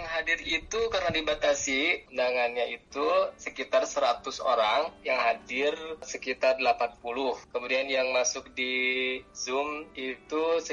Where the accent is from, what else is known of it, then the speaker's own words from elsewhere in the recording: West Java, Indonesia; sama saya Jawa Barat